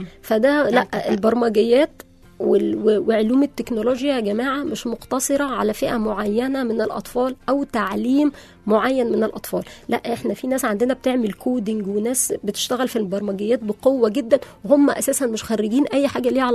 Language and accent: Arabic; Egypt; بتخلق مننا كمصريين دايما حاجة اقوى